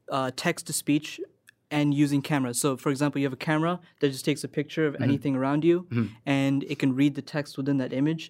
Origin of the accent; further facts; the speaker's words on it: California, United States; I am from Orange County, and I go to school here in UC San Diego.